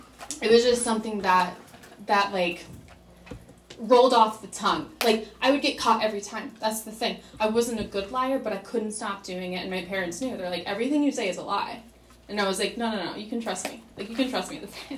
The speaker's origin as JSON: {"language": "English", "region": "Arkansas", "country": "United States", "tie": "born or raised there", "said": "So I got sober in Arkansas. I'm from Arkansas. I grew up there."}